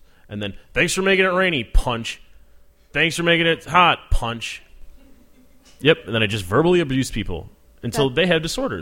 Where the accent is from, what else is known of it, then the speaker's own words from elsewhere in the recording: Chicago, Illinois, United States; I mean, I'm from here. I love it.